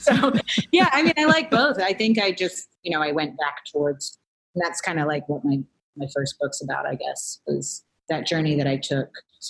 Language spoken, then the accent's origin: English; New Zealand; And the beauty about growing up in New Zealand is that, you know, there's a lot more cultivation of the imagination